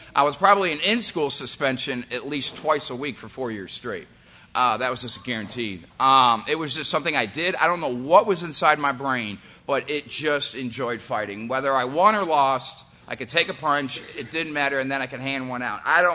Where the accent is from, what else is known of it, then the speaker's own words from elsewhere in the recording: Rochester, New York, United States; now in Texas, United States; I'm from Rochester, New York. I'm from upstate. I'm not from here. I'm not from Texas. I spent my entire life and upbringing and everything there. I spent like 23 years up there.